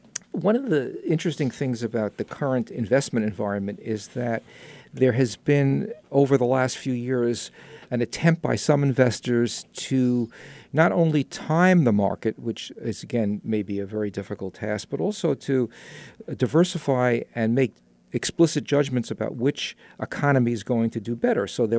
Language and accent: English; New York, United States; and I've asked her to be here today because, as a New Yorker, I have some struggle pronouncing things.